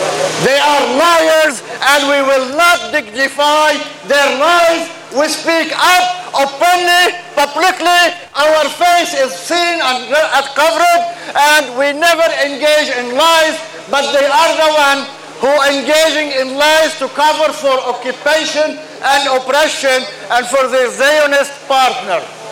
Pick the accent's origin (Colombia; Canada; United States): Canada; But we, as a Canadian, we cherish our understanding and appreciation to the freedom of the speech, freedom of expression